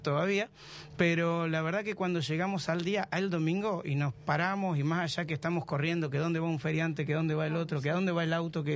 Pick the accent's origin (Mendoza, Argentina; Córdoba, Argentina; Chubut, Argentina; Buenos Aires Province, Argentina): Buenos Aires Province, Argentina; Bahía Blanca; que si lo buscan en el GPS, quienes somos de Bahía, lo pueden también utilizar